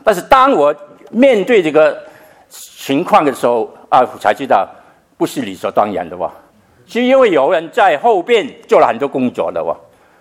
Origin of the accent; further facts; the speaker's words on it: China; 我们中国人说，知足常乐